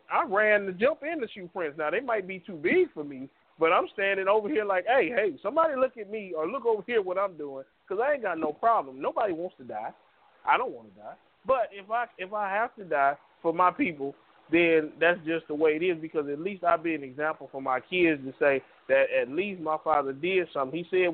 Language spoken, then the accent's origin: English; Los Angeles, California, United States; now in Norwalk, United States; I'm from Watts. I live in Norwalk now, which is only about 12 miles away from Watts one way.